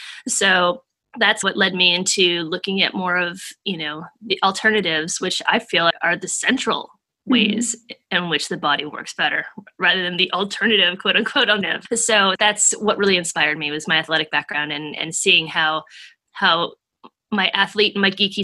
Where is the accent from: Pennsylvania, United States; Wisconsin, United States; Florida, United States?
Wisconsin, United States; I was the first Olympic level rhythmic gymnast in the state where I grew up in Wisconsin.